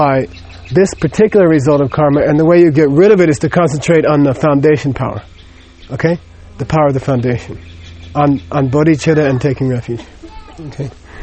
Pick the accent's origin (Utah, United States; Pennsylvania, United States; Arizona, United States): Arizona, United States; Phoenix; when I was growing up in Phoenix, we had a neighbor, this kid, and he was just cruel, you know?